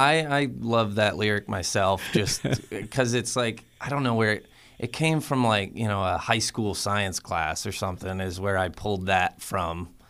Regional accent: New Hampshire, United States; also born or lived in Reading, Pennsylvania; I grew up mostly in New Hampshire. Born in Reading, Pennsylvania, though. Moved around a few times as a kid.

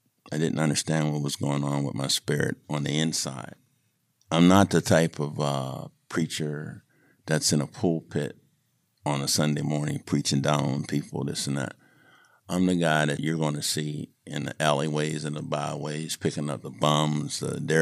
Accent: Homewood, Pennsylvania, United States; I grew up in Homewood, living back and forth through Wilkinsburg.

